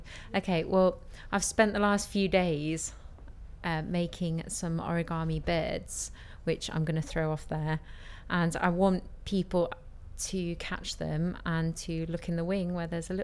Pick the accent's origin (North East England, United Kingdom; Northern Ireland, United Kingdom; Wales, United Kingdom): North East England, United Kingdom; Newcastle; I'm 25 from Newcastle.